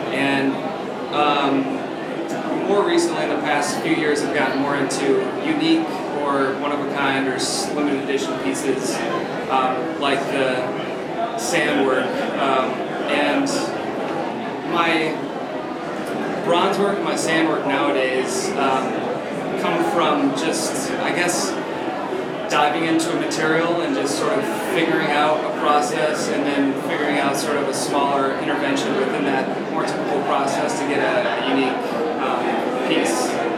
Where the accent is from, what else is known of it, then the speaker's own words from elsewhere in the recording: Kalamazoo, Michigan, United States; Kalamazoo, Michigan.